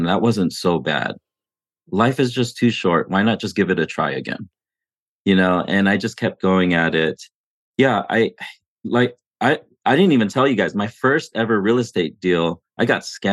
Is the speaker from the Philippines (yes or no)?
yes; Philippines; I'm Filipino, right?